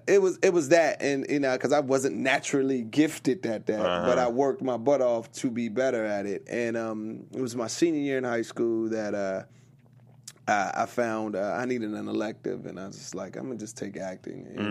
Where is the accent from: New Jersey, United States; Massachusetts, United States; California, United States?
California, United States; Rialto; I tell you one funny one, because I grew up in Rialto, the Vineyards, i.e., everybody know.